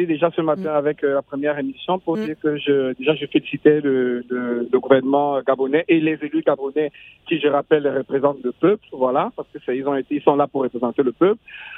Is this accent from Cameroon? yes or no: yes; Cameroon; je suis Camerounais d'origine, voilà, aujourd'hui je suis français, mais je suis Camerounais d'origine